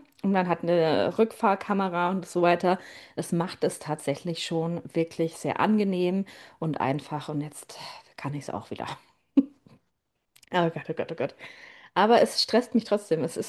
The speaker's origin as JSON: {"language": "German", "region": "Bavaria", "country": "Germany", "said": "Ich komme ja aus Bayern, da gibt es Berge."}